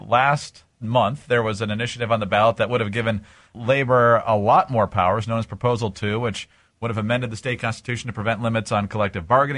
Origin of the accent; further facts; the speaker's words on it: Michigan, United States; But if it actually happens in my home state of Michigan, over the moon.